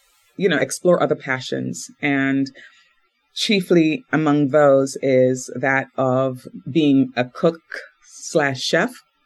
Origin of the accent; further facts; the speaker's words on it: Jamaica; now in United States; I'm actually an American transplant. I'm from Jamaica. And I grew up in, you know, kind of the rural Jamaican setting. Came to America